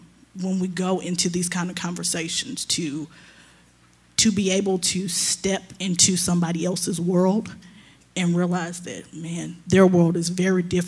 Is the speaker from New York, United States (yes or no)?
no; St. Louis, Missouri, United States; because I found that when I share stories about growing up near Ferguson or growing up, it's home, it's St. Louis, it's home.